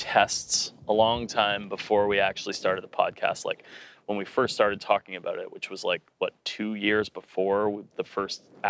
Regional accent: Edmonton, Alberta, Canada; We're two chefs from Edmonton, Alberta, Canada.

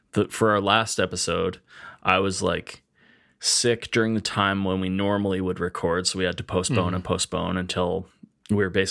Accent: Edmonton, Alberta, Canada; We're two chefs from Edmonton, Alberta, Canada.

